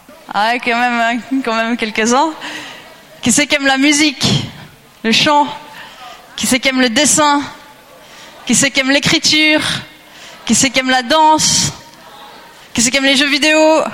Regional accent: Yverdon-les-Bains, Vaud, Switzerland; j'ai intégré une équipe de garçons à Yverdon-les-Bains, c'est là où j'ai grandi.

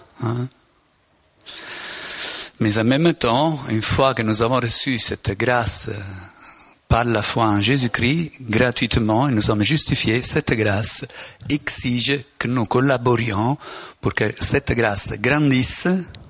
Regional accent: Italy; Puisque moi, je suis italien et nous sommes un poète. On n'est pas des Suisses.

